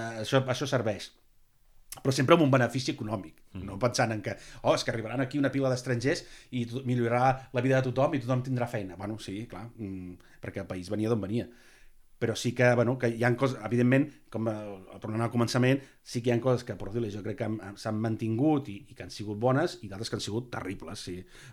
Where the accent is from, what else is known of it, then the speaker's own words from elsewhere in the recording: Sabadell, Catalonia, Spain; jo soc de Sabadell